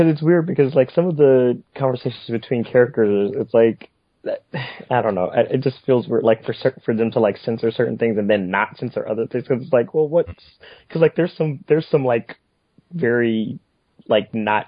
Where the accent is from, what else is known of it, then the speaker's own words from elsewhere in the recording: United States; I don't understand this, because I'm American, and this, like, this is not a thing for us here.